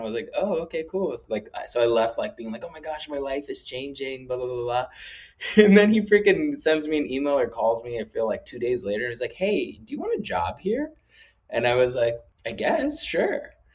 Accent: Arizona, United States; It was like the first time I had ever been to New York from, you know, because I'm from Arizona and stuff.

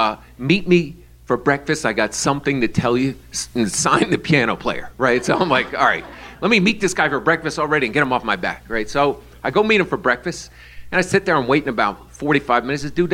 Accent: New York, United States; I'm like, hey, I'm from New York.

